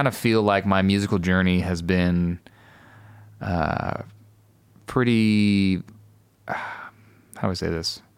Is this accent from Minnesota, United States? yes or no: no; Portland, Oregon, United States; now in Nashville, United States; grew up in the Portland area.